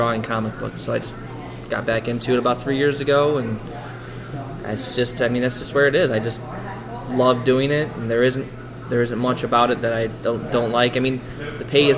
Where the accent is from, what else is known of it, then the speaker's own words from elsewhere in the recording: Kalamazoo, Michigan, United States; I'm from Kalamazoo.